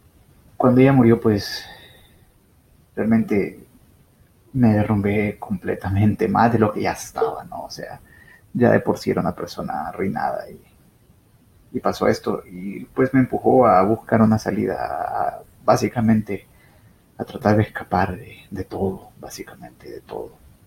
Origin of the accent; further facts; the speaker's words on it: El Salvador; moved away; No, me fui de El Salvador con un grupo de alrededor de 23 personas